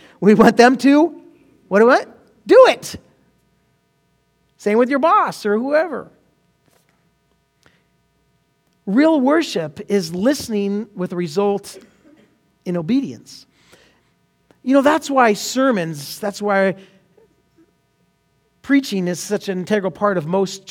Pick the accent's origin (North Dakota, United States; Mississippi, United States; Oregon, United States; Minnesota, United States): Oregon, United States; We're from Oregon.